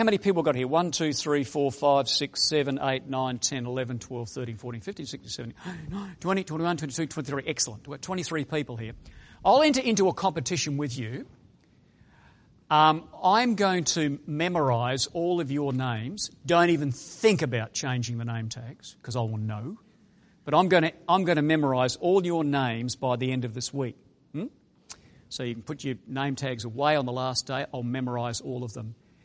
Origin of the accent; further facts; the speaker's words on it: Australia; accent: Australian; I'm from Australia. Can you tell that? Is the accent Australian?